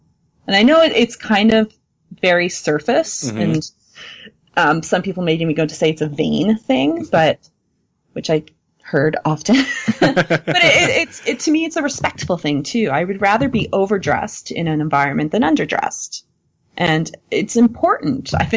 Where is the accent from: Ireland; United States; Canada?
Canada; because I'm Canadian, and I was born in 79